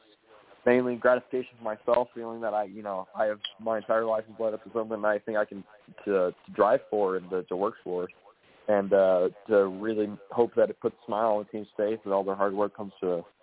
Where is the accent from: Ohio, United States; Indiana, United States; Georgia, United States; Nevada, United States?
Nevada, United States; Las Vegas; That's my house. That's where I, you know, run a lot, and it's my hometown.